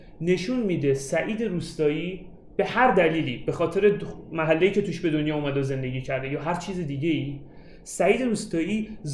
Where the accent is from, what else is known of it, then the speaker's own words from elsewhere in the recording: Abadan, Khuzestan, Iran; آقا من این که از آبادان اومدم میگم چرا دو نفر جلوی تاکسی میشینن